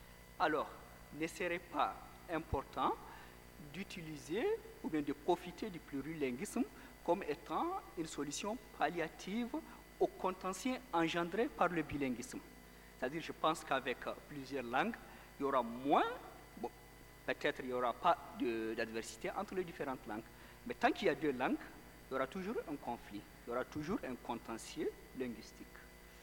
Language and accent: French; Chad; les Tchadiens, ce sont les habitants du Tchad, donc je suis Tchadien.